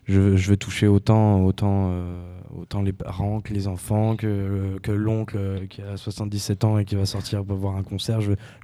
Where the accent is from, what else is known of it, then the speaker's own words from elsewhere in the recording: Périgueux, Nouvelle-Aquitaine, France; un grand concours de chansons qui se passe chez moi à Périgueux qui s'appelle La Truffe d'Argent.